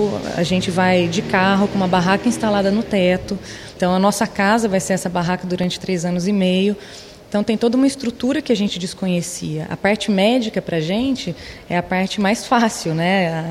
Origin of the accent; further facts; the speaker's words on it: Fernandópolis, São Paulo, Brazil; Eu não sou de Minas, eu sou do interior de São Paulo, de Fernandópolis, onde a gente fez a primeira palestra.